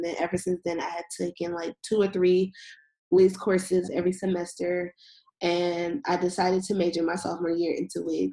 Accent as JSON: {"language": "English", "town": "Shaker Heights", "region": "Ohio", "country": "United States", "said": "I am from Shaker Heights, Ohio, and how did I end up at the College of Worcester?"}